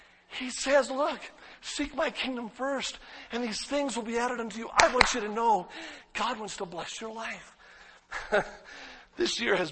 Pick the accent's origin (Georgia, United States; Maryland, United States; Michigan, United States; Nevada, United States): Nevada, United States; Las Vegas; I grew up in Las Vegas. My dad died, as I said, when I was 10.